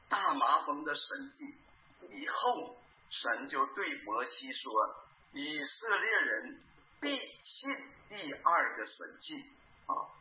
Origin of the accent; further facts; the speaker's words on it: China; 我们从大陆来